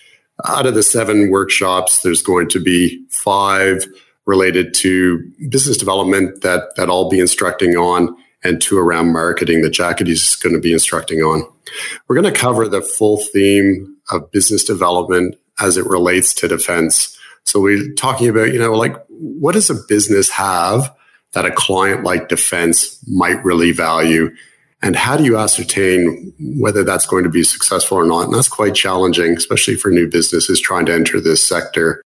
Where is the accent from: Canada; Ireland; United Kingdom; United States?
Canada; accent: Canadian; my accent is Canadian